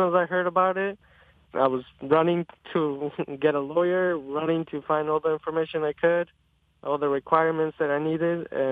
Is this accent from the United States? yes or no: yes; Detroit, Michigan, United States; now in Redford, United States; Well, my parents brought me to Michigan, and we grew up in southwest Detroit. And later on, we moved on to Redford, and I lived in Redford since.